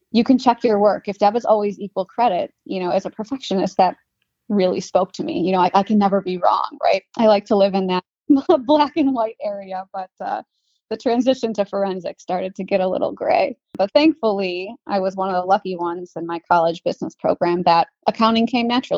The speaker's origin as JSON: {"language": "English", "region": "New York", "country": "United States", "tie": "born or raised there", "said": "I was working at a grocery store in my hometown back in New York."}